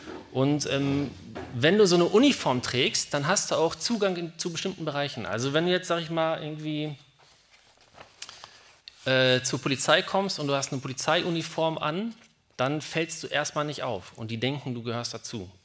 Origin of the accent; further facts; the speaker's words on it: Schlangen, North Rhine-Westphalia, Germany; ich komme aus Schlangen.